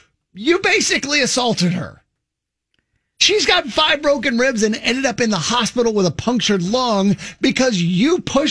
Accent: California, United States; I know when I grew up in Southern California, several places over bays and stuff, we used to jump off of them and swim to shore

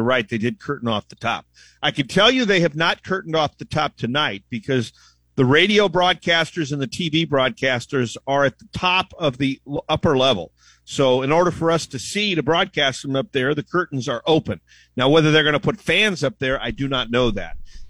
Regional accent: Stockton, California, United States; I remember growing up in Stockton when they were in the Big West.

